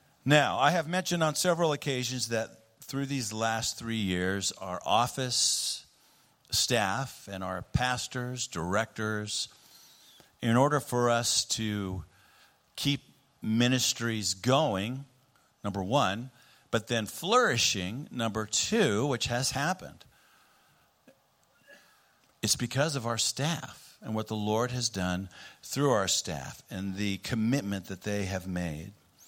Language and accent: English; Bible Belt, United States; Growing up in the Bible Belt with conservative beliefs shaped my perspective on how I see the way churches function.